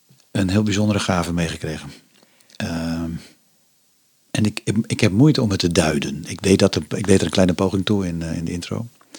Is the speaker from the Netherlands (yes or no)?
yes; Alkmaar, North Holland, Netherlands; Ik kom uit Alkmaar.